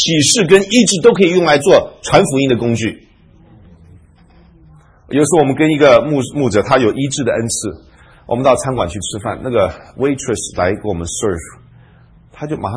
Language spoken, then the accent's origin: Chinese; Taiwan; now in United States; 我在台湾的时候我是外省人。我在美国的时候我是中国人。